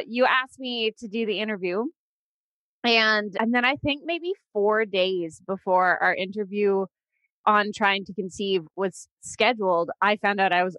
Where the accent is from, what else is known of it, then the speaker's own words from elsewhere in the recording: Canada; I'm Canadian, right?